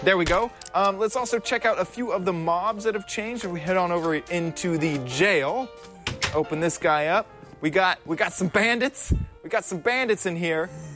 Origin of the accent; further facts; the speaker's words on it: Texas, United States; And I'm from Texas, so I'm offended.